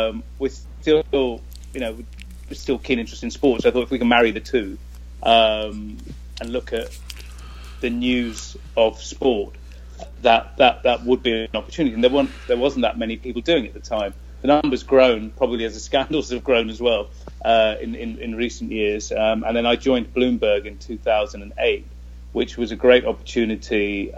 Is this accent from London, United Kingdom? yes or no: yes; London, United Kingdom; I grew up in London, in the UK